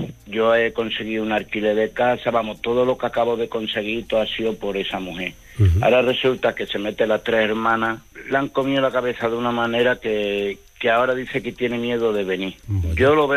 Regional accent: Badajoz, Extremadura, Spain; now in Valencia, Spain; Yo soy de Badajoz.

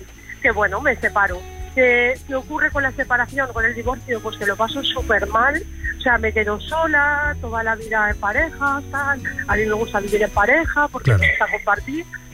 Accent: Valencia, Valencian Community, Spain; soy de Valencia.

